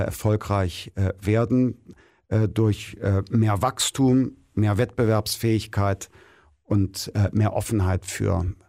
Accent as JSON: {"language": "German", "town": "Wermelskirchen", "region": "North Rhine-Westphalia", "country": "Germany", "tie": "born or raised there", "said": "Ich bin 46 Jahre alt, bin aufgewachsen in Wermelskirchen."}